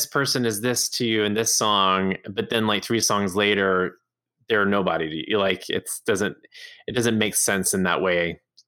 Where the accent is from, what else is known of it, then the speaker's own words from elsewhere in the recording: Orange, Texas, United States; came to my hometown of Orange, Texas for two nights.